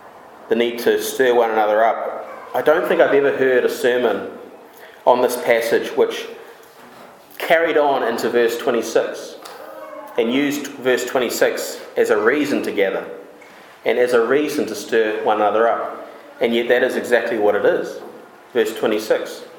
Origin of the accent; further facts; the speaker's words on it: Timaru, Canterbury, New Zealand; now in Auckland, New Zealand; You know, I come from Timaru, and it rains less than half the amount it rains in Auckland.